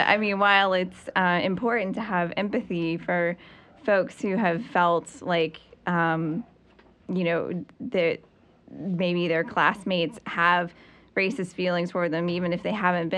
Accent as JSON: {"language": "English", "region": "North Carolina", "country": "United States", "tie": "born or raised there", "said": "You know, I grew up in Alamance County and my parents did too."}